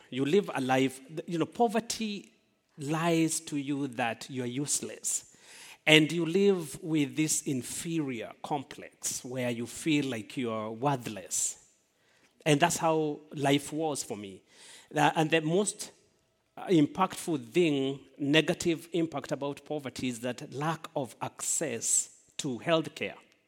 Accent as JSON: {"language": "English", "country": "Kenya", "tie": "born or raised there", "said": "So I was born and raised in Kenya. We speak Swahili language."}